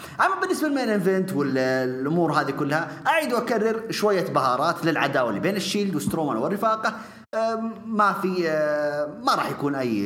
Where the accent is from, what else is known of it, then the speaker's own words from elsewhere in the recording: Riyadh, Riyadh Province, Saudi Arabia; عندنا في السعودية هنا في الرياض